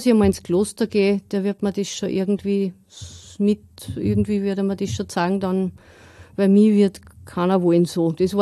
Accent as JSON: {"language": "German", "town": "Steyr", "region": "Upper Austria", "country": "Austria", "tie": "born or raised there", "said": "Ich bin verheiratet, bin Mutter von 3 Kindern und ich bin da in Steyr aufgewachsen. Und ich bin in einem katholischen Elternhaus aufgewachsen"}